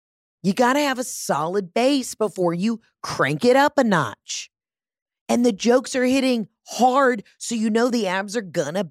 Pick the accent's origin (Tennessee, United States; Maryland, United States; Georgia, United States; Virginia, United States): Georgia, United States; Atlanta; Like, I'm from Atlanta, Georgia. We have a huge city.